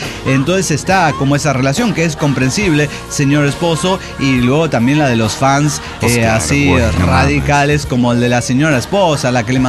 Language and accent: Spanish; Mexico; Como buen mexicano